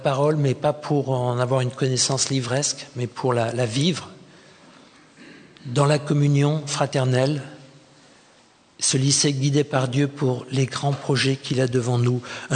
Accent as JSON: {"language": "French", "country": "France", "tie": "born or raised there", "said": "j'ai été élevé en France, mais je suis vraiment devenu chrétien à Seattle, la ville de Nancy"}